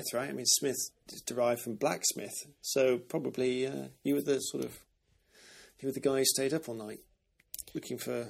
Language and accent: English; England, United Kingdom; But I was, of course, born and raised in England.